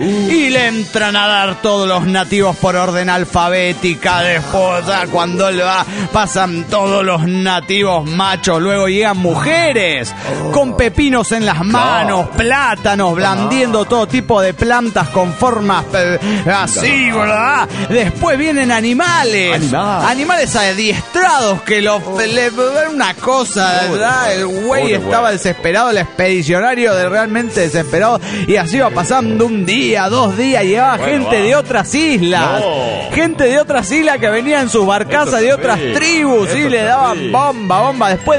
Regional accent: Bucaramanga, Santander, Colombia; de Bucaramanga, Colombia.

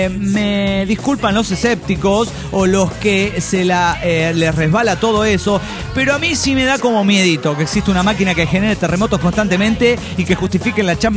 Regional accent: Managua, Nicaragua; de Managua, Nicaragua.

